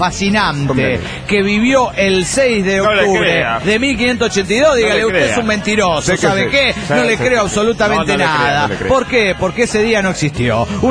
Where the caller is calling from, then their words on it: San Rafael, Mendoza, Argentina; de San Rafael Mendoza, Argentina.